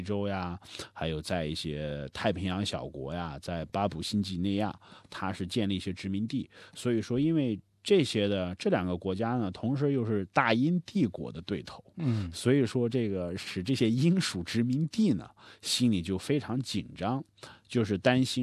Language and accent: Chinese; Adelaide, South Australia, Australia; 因为我是在阿德莱德读的书，我在阿德莱德长大